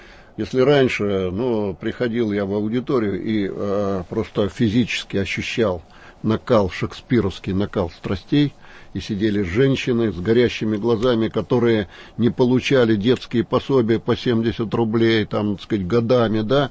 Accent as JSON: {"language": "Russian", "region": "Far East", "country": "Russia", "said": "вот у наших соседей, китайцев, я с Дальнего Востока, есть такая поговорка."}